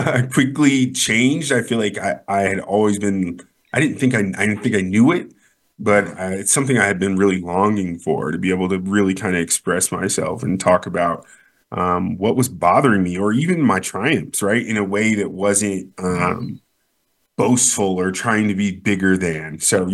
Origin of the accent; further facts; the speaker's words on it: Denver, Colorado, United States; I grew up here in Denver, pretty normal family.